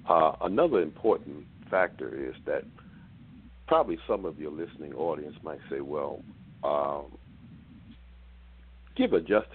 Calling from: Baltimore, Maryland, United States; I'm calling from Baltimore, Maryland.

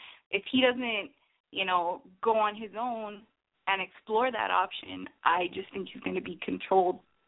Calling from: Miami, Florida, United States; calling from Miami.

